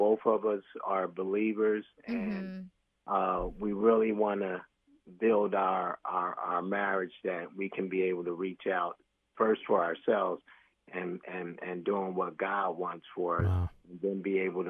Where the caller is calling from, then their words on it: Bensalem, Pennsylvania, United States; and I'm calling from Bensalem, PA.